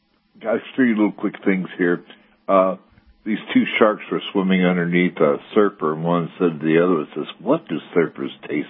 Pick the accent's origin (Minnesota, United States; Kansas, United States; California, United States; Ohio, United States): California, United States; I'm from California, and he screwed things up the first time he was governor.